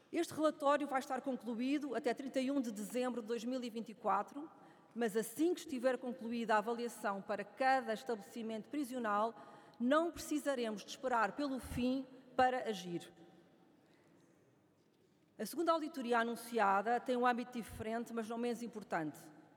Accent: Portugal; Como portuguesa e como deputada que fui, eleita por Coimbra

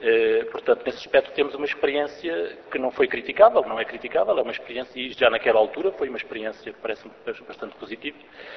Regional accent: Pinhel, Guarda, Portugal; now in Coimbra, Portugal; eu sou do Conselho de Pinhel, embora trabalhe em Coimbra

